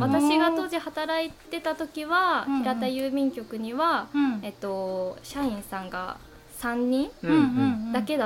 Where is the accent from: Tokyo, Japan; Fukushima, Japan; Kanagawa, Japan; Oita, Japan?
Oita, Japan; Nakatsu; 出身は中津市 で、そうですね、もう生まれてから今までずっと中津に住んでる感じです。